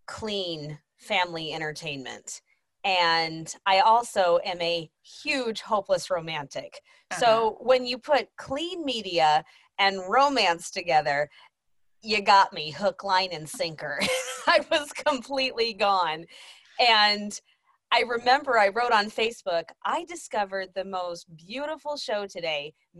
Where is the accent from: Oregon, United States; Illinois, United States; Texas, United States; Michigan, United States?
Texas, United States; I'm from Texas. I am a mom of four, two boys and two girls.